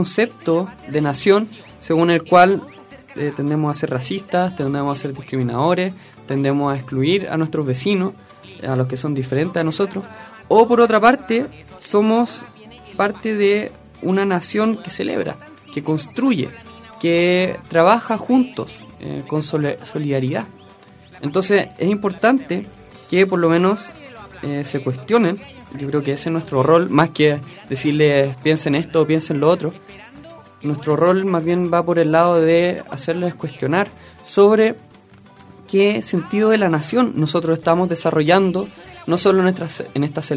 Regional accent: Chile; yo soy chileno, pero no soy ni argentino, ni boliviano, ni peruano, ni uruguayo, ni ecuatoriano

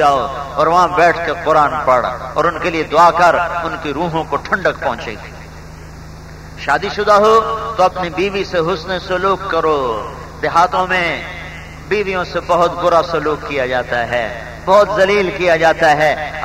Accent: Multan, Punjab, Pakistan; تم جہاں رہتے ہو تمہیں اس سے پیار ہے, میرا ضلع ملتان ہے, مجھے اس سے پیار ہے

